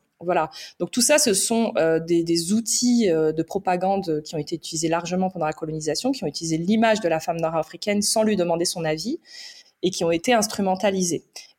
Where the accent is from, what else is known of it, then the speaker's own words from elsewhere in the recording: Morocco; je suis d'une petite tribu, je suis marocaine, mais je ne suis ni Rifaine ni Chelha. Voilà, je suis Zénette.